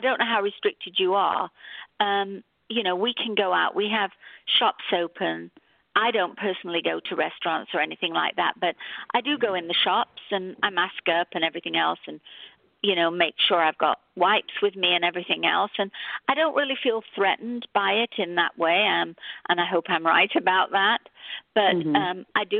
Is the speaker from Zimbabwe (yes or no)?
no; England, United Kingdom; also born or lived in Toronto, Canada; I'm from England originally.